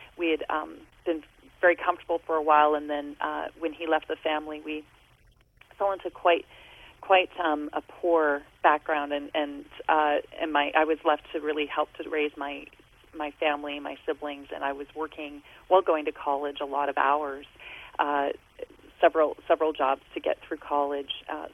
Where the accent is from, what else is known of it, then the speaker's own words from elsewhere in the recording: London, Ontario, Canada; I come from London, Ontario, Canada, and from kind of a middle class background